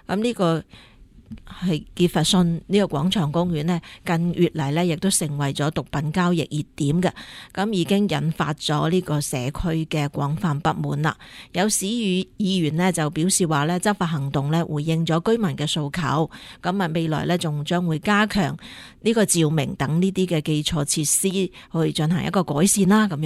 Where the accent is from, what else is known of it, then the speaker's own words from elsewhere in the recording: Hong Kong; 作为香港人咧，而家去睇翻呢部电影，其实心入边咧都依然感到难过嘅